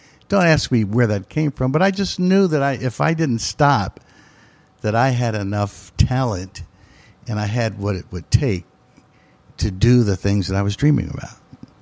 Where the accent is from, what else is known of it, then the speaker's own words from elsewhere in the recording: Philadelphia, Pennsylvania, United States; in the city where I grew up in West Philadelphia, in which was a vibrant place to grow up with a lot of support and people around.